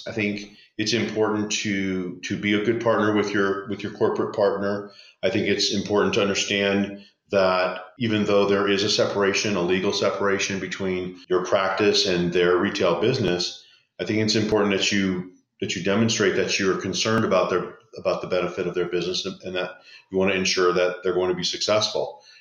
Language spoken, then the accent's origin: English; Las Vegas, Nevada, United States; I grew up here in Las Vegas, Nevada, went to college.